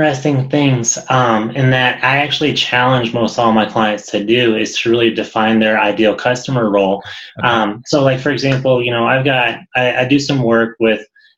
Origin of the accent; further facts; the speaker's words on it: Gunnison, Colorado, United States; I grew up in Gunnison, Colorado originally, know the industry, know the people.